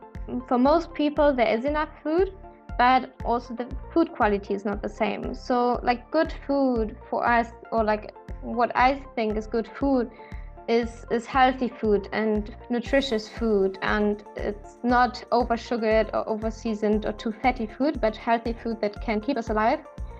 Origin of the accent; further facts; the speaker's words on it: Germany; English is a second language; I'm from Germany and I grew up in a German situation.